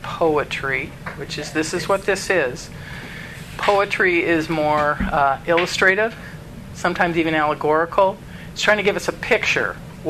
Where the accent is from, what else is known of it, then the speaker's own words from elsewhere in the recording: United States; I'm an American, and I have a Greek background